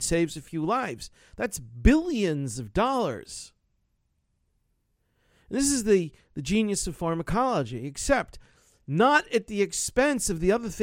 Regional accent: United States; And as an American, think twice about your shit form of government.

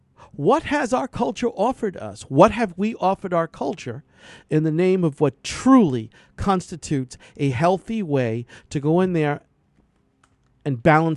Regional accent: Brooklyn, New York, United States; Growing up in Brooklyn, we would go to the bar.

